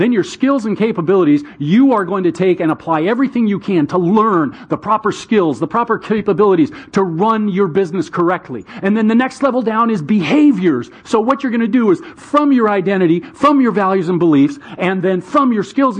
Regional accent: Bellevue, Washington, United States; I grew up in Bellevue. And Bellevue at that time still was a fairly affluent suburb of Seattle, but nothing compared to what it is now.

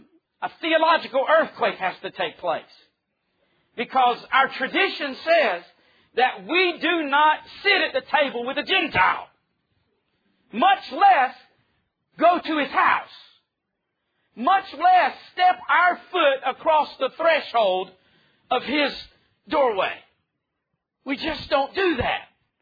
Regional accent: the South, United States; I come from the South. I'm in the South where we still deal with a lot of racism.

